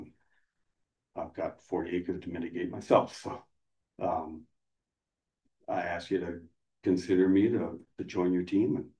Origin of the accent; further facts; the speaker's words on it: Longmont, Colorado, United States; I was born and raised in Longmont.